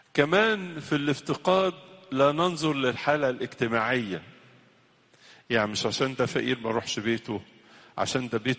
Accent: Egypt; أو عندنا في مصر هنا في لهجات كتيرة

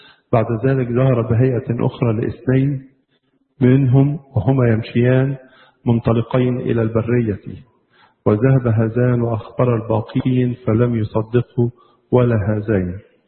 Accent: Egypt; بلادنا مصر وكروز لأفريقيا كلها

